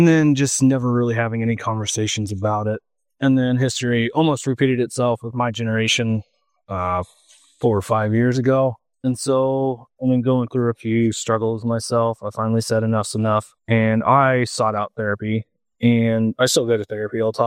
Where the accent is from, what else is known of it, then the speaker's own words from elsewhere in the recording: Onaga, Kansas, United States; I grew up in Onega, Kansas, but we're sitting here on the family farm.